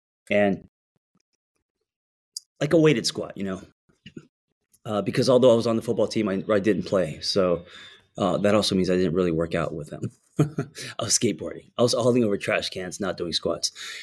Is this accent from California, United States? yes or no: yes; Los Angeles, California, United States; especially growing up in Los Angeles and being a screenwriter